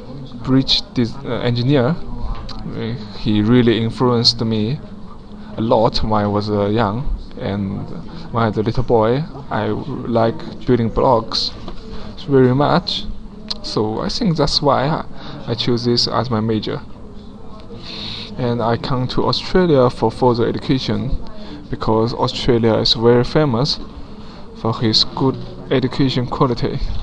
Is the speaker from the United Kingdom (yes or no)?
no; Yangzhou, Jiangsu, China; I'm from China, so … My hometown is Yangzhou, which is located in the east area of China. It's a very famous city because of its long history and so many beautiful Asian buildings.